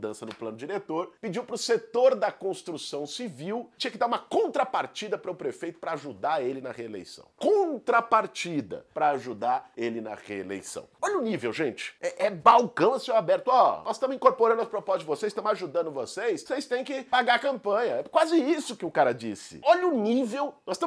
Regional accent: São Paulo, Brazil; Poucas vezes eu vi a cidade de São Paulo, eu tenho 40 anos de idade, nascido, crescido, vivi minha vida toda aqui em São Paulo

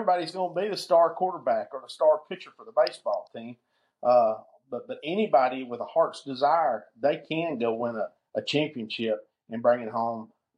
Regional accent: Oklahoma, United States; So I'm a native Oklahoman, southeast Oklahoma. Born and raised here. Lived here my whole life.

